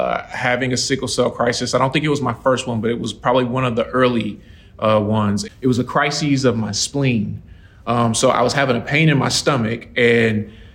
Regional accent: Washington, District of Columbia, United States; born there; So my story, I was born in Washington, D.C., George Washington Hospital.

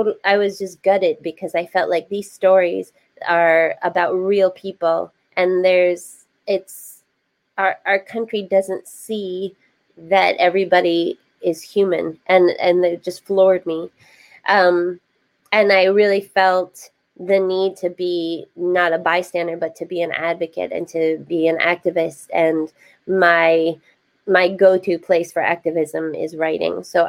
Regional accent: New York, United States; I grew up in upstate New York, and one of the first ways that Paola and I connected was I had a single mom for most of my life.

